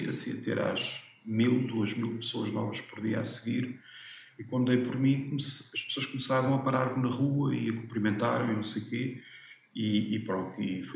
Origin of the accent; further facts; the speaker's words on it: Torres Vedras, Lisbon, Portugal; Eu sou de Torres Vedras, sou aqui de perto